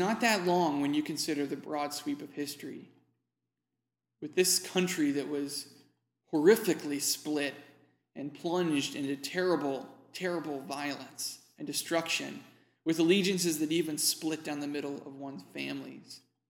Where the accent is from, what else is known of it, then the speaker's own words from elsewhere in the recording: Virginia, United States; a Mennonite pastor named Mark Schlonegger, in a town 20 minutes east of where I grew up in Virginia